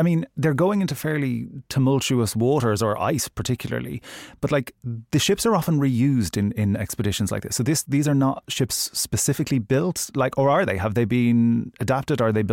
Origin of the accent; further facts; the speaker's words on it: Ireland; I'm Irish